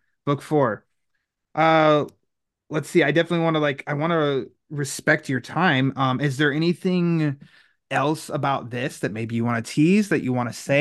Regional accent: Midwest, United States; I'm from the Midwest, so the Midwest way is like

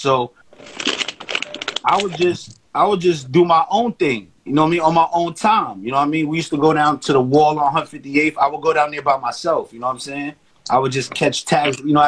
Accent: New York City, New York, United States; So I grew up in Harlem and Washington Heights.

